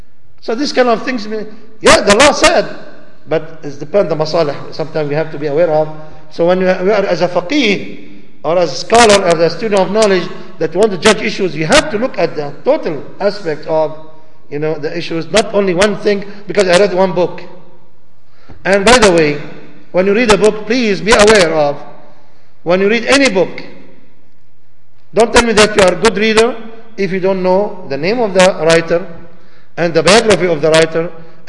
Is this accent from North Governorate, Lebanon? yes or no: yes; Tripoli, North Governorate, Lebanon; I'm from Tripoli, Lebanon, north of Lebanon. We have two camps, Palestinian camp, Nahr al-Barid wal-Badawi.